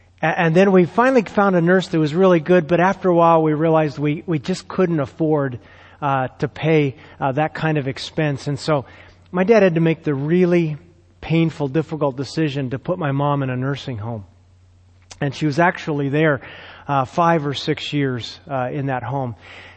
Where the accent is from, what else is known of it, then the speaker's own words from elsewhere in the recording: Scottsdale, Arizona, United States; I grew up here in Arizona, actually in Scottsdale, when it was a little town up in the Phoenix area.